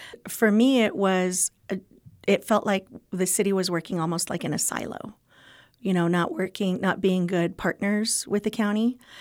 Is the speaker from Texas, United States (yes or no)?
yes; El Paso, Texas, United States; So I'm born and raised in El Paso